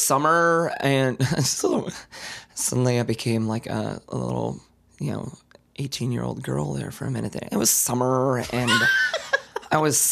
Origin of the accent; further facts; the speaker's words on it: Brown Deer, Wisconsin, United States; I am from Brown Deer.